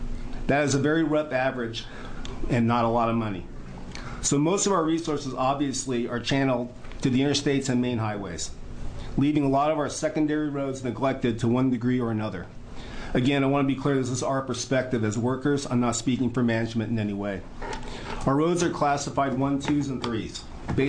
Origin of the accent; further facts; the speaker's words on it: Grants Pass, Oregon, United States; Grants Pass.